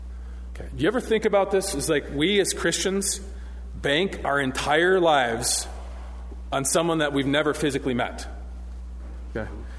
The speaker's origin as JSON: {"language": "English", "town": "Duluth", "region": "Minnesota", "country": "United States", "said": "I'm from Duluth, so I'm by Lake Superior"}